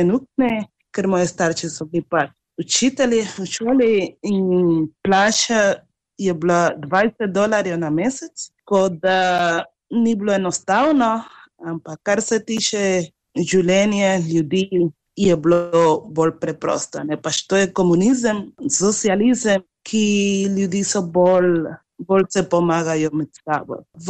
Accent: Havana, Cuba; born there; Slovenian is a second language; Rojena sem na Kubi, Havani.

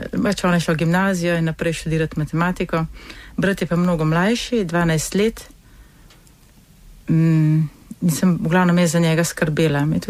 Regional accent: Radovljica, Upper Carniola, Slovenia; Doma sem iz Radovljice. Imam zelo lepe spomine. Smo živeli takem majhnem stanovanju.

